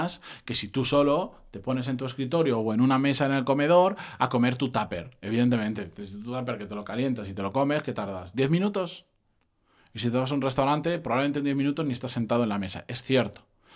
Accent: Benidorm, Valencian Community, Spain; Yo de donde soy originalmente, yo soy de Benidorm.

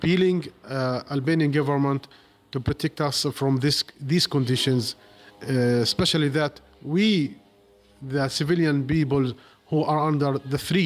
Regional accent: Gaza City, Gaza Strip, Palestine; now in Rafah, Palestine; Now we are in Rafah City at the south of Gaza Strip. Originally, I'm from Gaza City at the middle of Gaza Strip.

